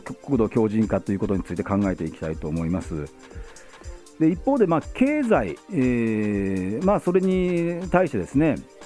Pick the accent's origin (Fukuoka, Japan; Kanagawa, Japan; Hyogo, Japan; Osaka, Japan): Kanagawa, Japan; Yokohama